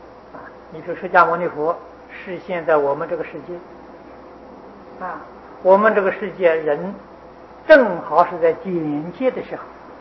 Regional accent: China; 就是我们中国人俗话讲读万卷书

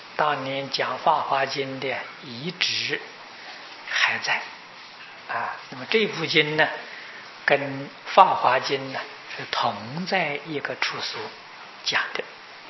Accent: China; 美国佛教可以说还是在萌芽的时代啊，听众啊很少啊，听众很少，尤其是我们中国人啊

